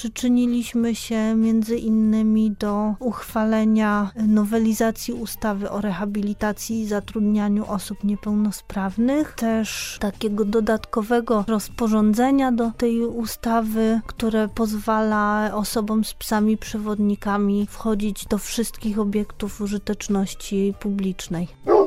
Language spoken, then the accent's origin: Polish; Radom, Masovian Voivodeship, Poland; now in Warsaw, Poland; A jak dostałam Brysia, przyjechałam do Warszawy z Radomia, przeprowadziłam się, daję sobie radę w Warszawie.